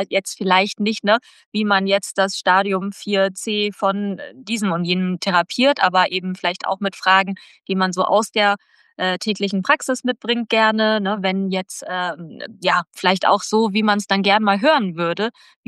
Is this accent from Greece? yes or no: no; Cologne, North Rhine-Westphalia, Germany; now in Berlin, Germany; Ich komme ja ursprünglich aus Köln.